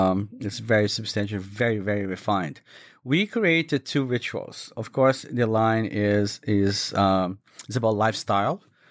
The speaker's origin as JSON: {"language": "English", "region": "Minas Gerais", "country": "Brazil", "said": "it's typical from my home state. I come from Minas Gerais, which is a state southwest of Rio. It's in the mountains."}